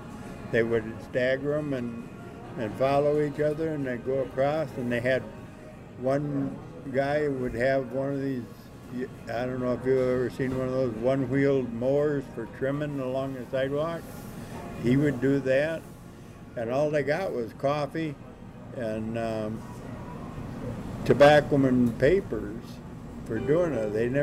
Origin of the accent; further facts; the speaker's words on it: Cadillac, Michigan, United States; I'm from Cadillac, and when I went there one day, I run into her on the street, and she was living in assisted living down there in Cadillac.